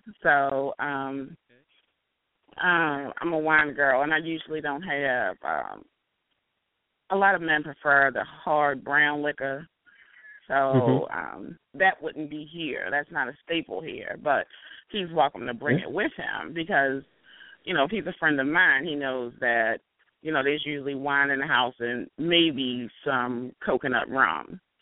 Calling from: Maryland, United States; I'm calling from Maryland.

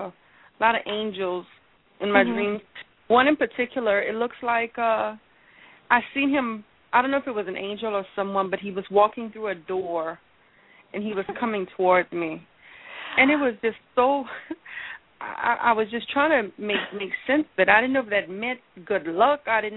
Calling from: Louisiana, United States; Hi, this is … I'm calling from Louisiana.

